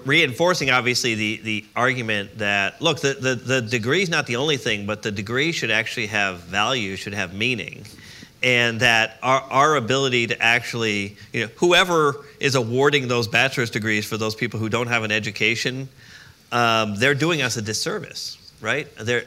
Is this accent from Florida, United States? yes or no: no; Connecticut, United States; I went to an unbelievably good public high school. I grew up in Connecticut.